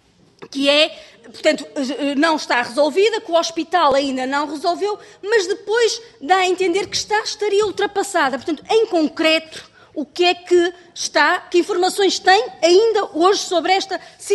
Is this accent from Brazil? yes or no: no; Braga, Portugal; eu sou do Distrito de Braga, eleita pelo Distrito de Braga